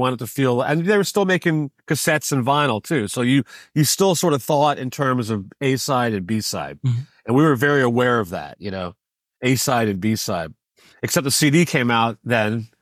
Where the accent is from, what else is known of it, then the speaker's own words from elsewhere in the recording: Dallas, Texas, United States; I grew up with him in Dallas.